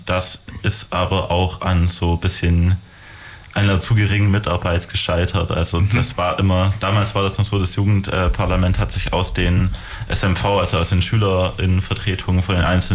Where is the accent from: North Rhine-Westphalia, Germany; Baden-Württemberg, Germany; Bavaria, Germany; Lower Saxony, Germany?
Baden-Württemberg, Germany; Ulm; komme hier aus der Gegend, ja. Nee, und dann in der ersten Klasse nach Ulm gezogen, bin hier dann quasi aufgewachsen mit einer kompletten Schullaufbahn und habe mich dann auch dafür entschieden, hier in Ulm zu bleiben, studiere gerade Mathe an der Uni.